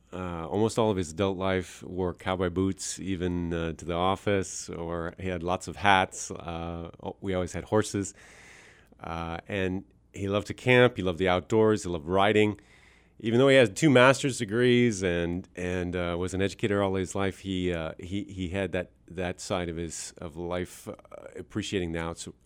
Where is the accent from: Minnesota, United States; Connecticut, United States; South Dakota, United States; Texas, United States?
South Dakota, United States; born there; also born or lived in Iowa / Montana / New Mexico / Arkansas; I was born in South Dakota. I've lived in Iowa, Montana, New Mexico, Arkansas, and then went to Africa for 13 years